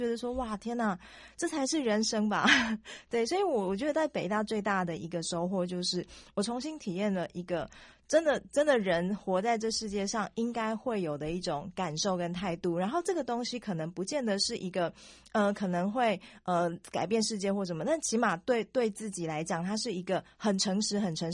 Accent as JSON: {"language": "Chinese", "region": "Changhua County", "country": "Taiwan", "tie": "born or raised there", "said": "因为其实我在彰化长大，然后我在台北念书"}